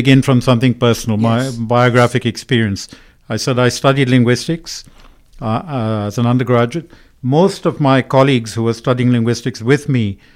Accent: England, United Kingdom; And I grew up in England speaking English and being treated as a foreigner.

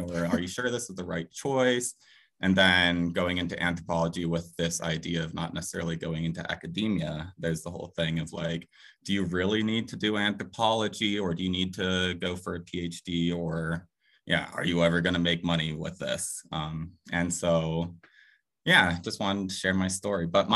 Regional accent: Florida, United States; growing up in Central Florida, didn't really know any other Brazilians, but there was a huge Hispanic population.

